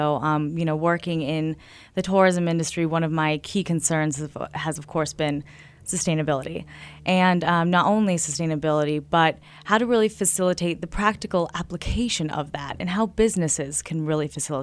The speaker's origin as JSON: {"language": "English", "town": "Park City", "region": "Utah", "country": "United States", "tie": "born or raised there", "said": "Well, growing up in Park City, it's a tourism town, a ski resort town."}